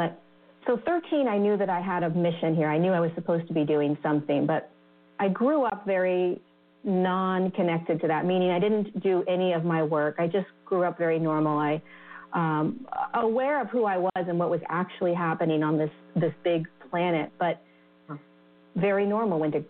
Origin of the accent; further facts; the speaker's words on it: California, United States; born there; Yeah, so I was born in California.